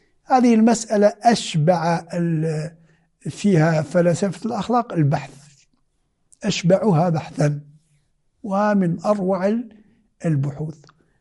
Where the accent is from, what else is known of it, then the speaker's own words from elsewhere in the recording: Algeria; وأنا جزائري